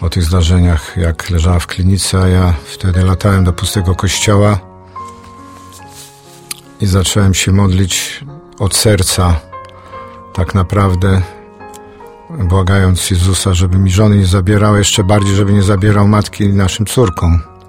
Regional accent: Racibórz, Silesian Voivodeship, Poland; Urodziłem się w rodzinie chrześcijańskiej, katolickiej w Raciborzu.

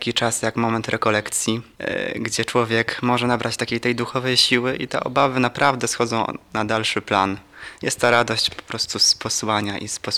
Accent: Karłowice Wielkie, Opole Voivodeship, Poland; pochodzę z parafii pod wezwaniem świętej Marii Magdaleny z Karłowic Wielkich. No, mam 25 lat

